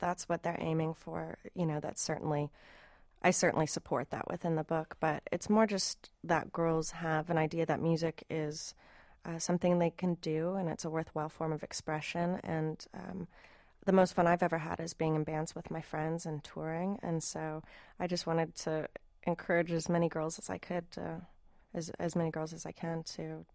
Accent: Minneapolis, Minnesota, United States; I grew up in Minneapolis in the punk scene, punk and noise scene there.

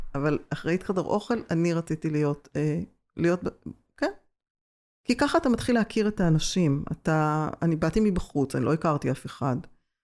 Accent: Petah Tikva, Central District, Israel; born there; אז אני נולדתי בפתח תקווה, והייתי מין ילדת תנועת נוער כזה

